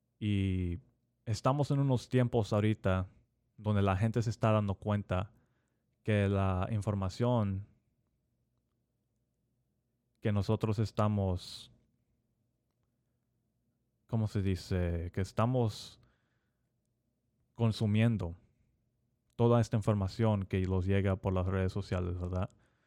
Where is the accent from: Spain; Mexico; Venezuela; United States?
United States; Spanish is a second language; yo crecí con padres mexicanos, no más que también crecí aquí en los Estados Unidos con, la verdad, puro gabacho, que hablan en inglés.